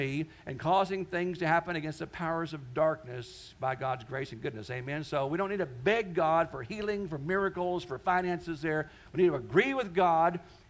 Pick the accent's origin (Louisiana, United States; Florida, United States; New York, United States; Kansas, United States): Kansas, United States; Wichita; I was raised in Kansas back in the 60s and 70s, and there's a lot of tornadoes that come through Kansas on a regular basis every summer